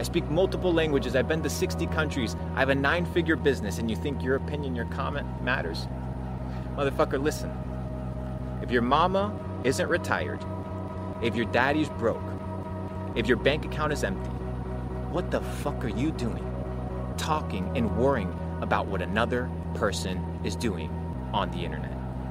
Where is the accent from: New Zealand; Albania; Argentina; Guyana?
Argentina; moved away; I come from the trenches. I come from Argentina. $200 in a motherfucking suitcase.